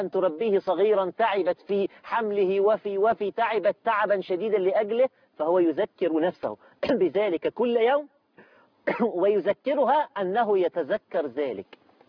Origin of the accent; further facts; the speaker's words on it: Egypt; مثل شعبي عندنا في مصر